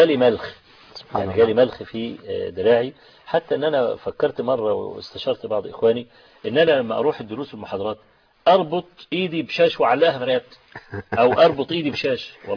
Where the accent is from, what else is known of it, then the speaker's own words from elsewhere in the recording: Egypt; وقلت له أنا جاي من مصر وفقير. أنا شاب فقير وجاي من مصر وجاي فقط لأطلب العلم عندك.